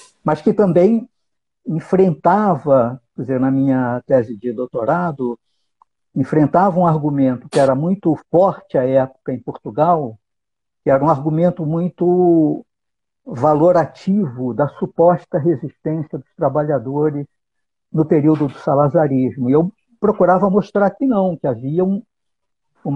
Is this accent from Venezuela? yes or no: no; Rio de Janeiro, Brazil; eu sou do Rio, né? Eu nasci no Rio e fiz, como você já disse, minha graduação na Universidade Federal Fluminense no início dos anos 80